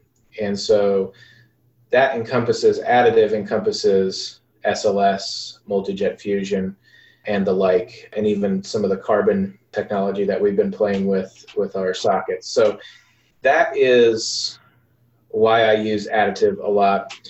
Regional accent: Ecuador; So I grew up in Ecuador, South America

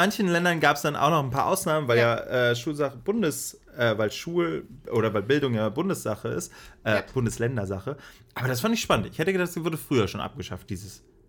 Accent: Kempen, North Rhine-Westphalia, Germany; Meine Heimatstadt, Kempen am Niederrhein, ne, ist so eine jute 36.000 Einwohnerstädtchen

